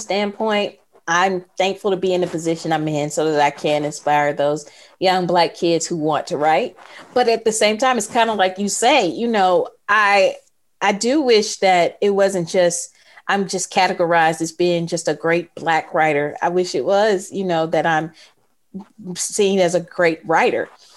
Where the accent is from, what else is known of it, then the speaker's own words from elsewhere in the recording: Mississippi, United States; I'm from Mississippi. Mississippi has a rich literary history.